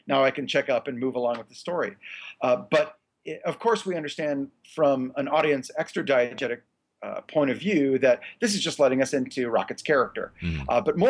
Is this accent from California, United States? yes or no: yes; San Francisco, California, United States; Autodesk in San Francisco in September. So the Redesigning Star Wars in September will be here in my hometown.